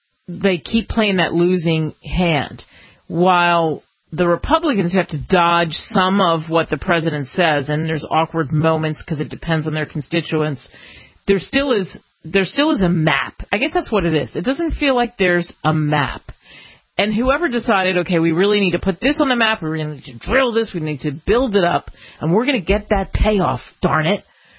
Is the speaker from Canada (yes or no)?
no; Northeast, United States; And I mean guys, because I'm from the Northeast, right?